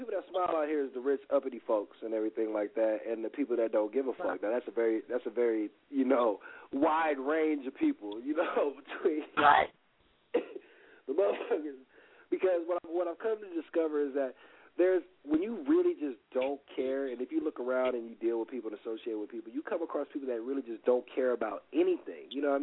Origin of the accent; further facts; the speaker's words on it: Los Angeles, California, United States; Like I said, I'm born and raised in LA. And I'm still here